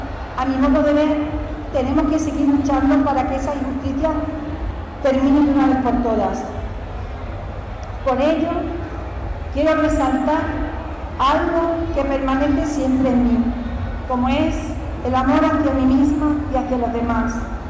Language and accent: Spanish; Monesterio, Extremadura, Spain; moved away; Durante estos años, viviendo fuera, pero participando siempre que podía de mi pueblo, he puesto en valor esas costumbres, esa forma de vida sana, amigable y de convivencia que tiene Monesterio.